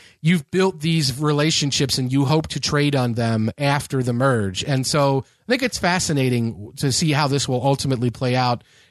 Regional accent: Melbourne, Kentucky, United States; I think that Kelly and I have this Melbourne mind meld going on because that is my hometown in Kentucky.

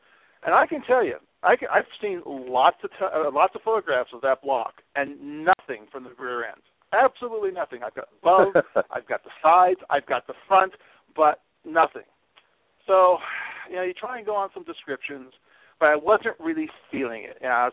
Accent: Los Angeles, California, United States; One, I grew up in Los Angeles, and I have all these fond memories of places that are just no longer there.

